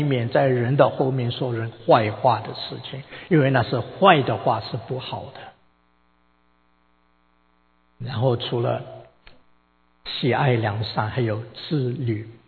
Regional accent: China; 我们中国人有一句话，打者爱也，是不是？

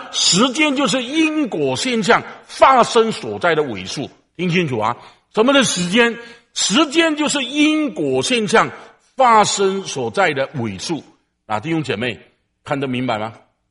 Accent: China; 但是我们中国人呢还聪明一点。

